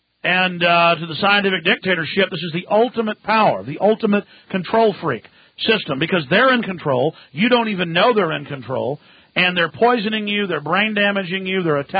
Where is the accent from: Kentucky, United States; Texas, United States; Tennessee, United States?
Texas, United States; As a Texan, we're on several stations in Texas